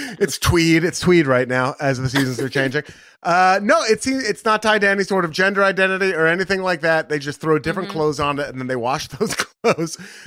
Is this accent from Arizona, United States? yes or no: no; Oregon, United States; I grew up in Oregon though, so I definitely have seen like right. I've been around crops.